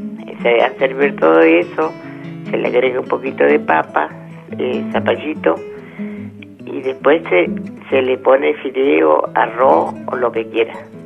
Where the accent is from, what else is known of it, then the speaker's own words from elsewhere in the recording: La Maruja, La Pampa, Argentina; born there; de Santa Rosa, soy nacida en La Maruja y … Vivo en La Pampa